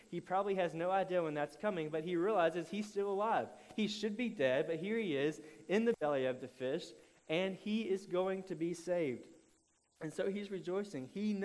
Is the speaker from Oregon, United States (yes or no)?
no; Alabama, United States; I grew up in Alabama, and Alabama and Mississippi and Arkansas and several other of the far less great southern states compete quite often to be the last in education.